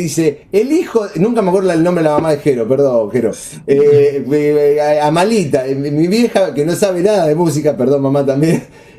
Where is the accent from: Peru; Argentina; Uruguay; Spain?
Argentina; Zárate, Buenos Aires Province; Yo soy de Zárate, traigo un jugador de Zárate.